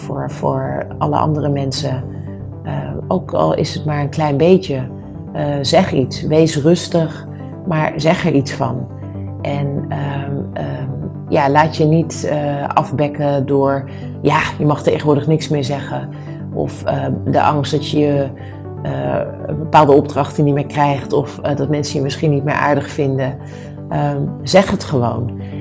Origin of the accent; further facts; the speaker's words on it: Amsterdam, North Holland, Netherlands; je hebt bijvoorbeeld de import Amsterdammers en daar hoor ik ook bij, dat weet ik. Maar zo voel ik me dus niet, want ik heb langs het van mijn leven tot nu toe gewoond in Amsterdam. Dus ik voel me gewoon Amsterdammer.